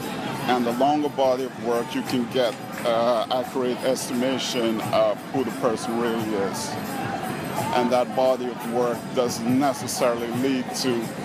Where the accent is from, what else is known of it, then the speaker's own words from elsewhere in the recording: Guyana; No, I'm from South America.